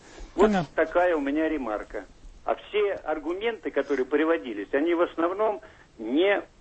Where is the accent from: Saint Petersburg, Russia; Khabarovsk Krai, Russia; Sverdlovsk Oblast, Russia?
Saint Petersburg, Russia; Да, я из Петербурга.